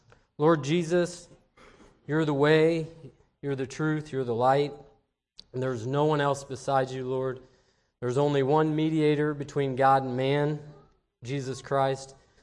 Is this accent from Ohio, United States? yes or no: yes; Van Wert, Ohio, United States; now in Bern, United States; I'm from Bern, Indiana, originally from Van Wert. So as far as my wife and I can remember, we're Van Wert and Paulding County. We attend the church there at Bern.